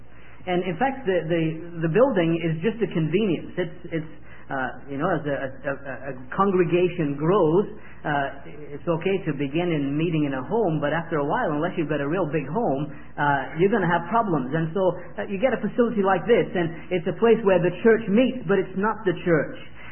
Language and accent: English; England, United Kingdom; now in Georgia, United States; that's a tune that's very much associated with my home country, which is England. So even though I live in Georgia, you probably would figure out fairly quick that that's not where I'm from.